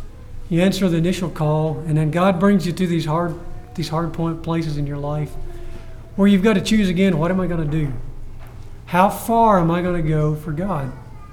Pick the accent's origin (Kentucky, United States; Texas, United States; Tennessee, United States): Tennessee, United States; I remember I grew up in Tennessee. One of the old brothers in our congregation would pick this song so many times